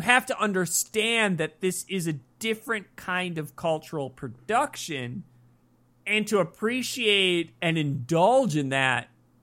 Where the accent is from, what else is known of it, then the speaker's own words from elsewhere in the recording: United States; well, I'm American. I come from a certain cultural context and perceive things a certain way and have certain conventions.